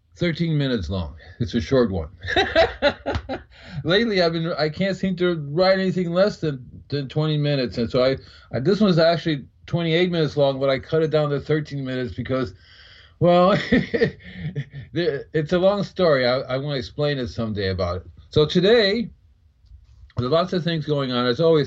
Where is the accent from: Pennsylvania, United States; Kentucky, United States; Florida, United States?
Florida, United States; I'm from Florida. And Florida, I did my Invisible Gardener for a long time, started in 1970.